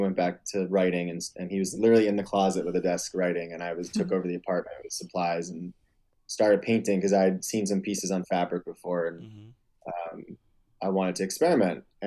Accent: New Jersey, United States; I come from New Jersey, and I lived in a suburb outside of the city, so I wasn't like in farm country, small town America

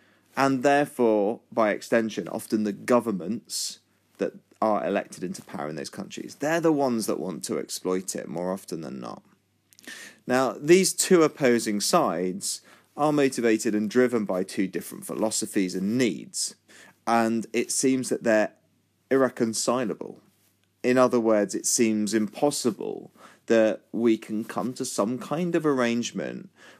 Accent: Yorkshire and the Humber, United Kingdom; also he's from Yorkshire, and we're from Yorkshire, so happy days.

